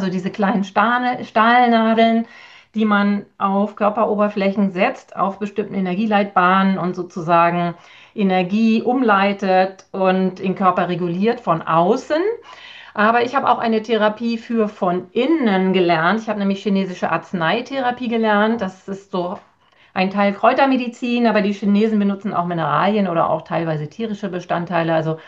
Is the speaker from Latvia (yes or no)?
no; Germany; Also ich bin ja aus Deutschland und wir dürfen uns so gar nicht bezeichnen.